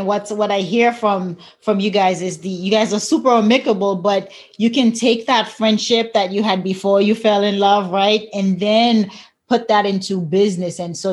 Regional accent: Boston, Massachusetts, United States; now in California, United States; I'm from Boston. I agree

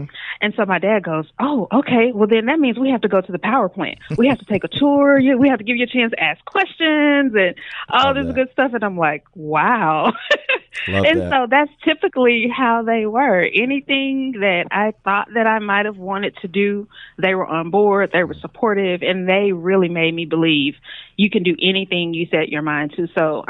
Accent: Shreveport, Louisiana, United States; So I grew up in Shreveport, Louisiana, born and raised, so I'm a Southern girl through and through.

